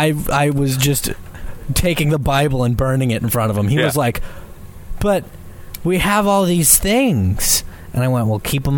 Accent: New York, United States; I'm a New Yorker.

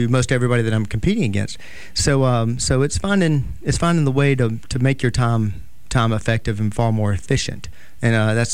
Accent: Mobile, Alabama, United States; Yeah, born and raised in Mobile.

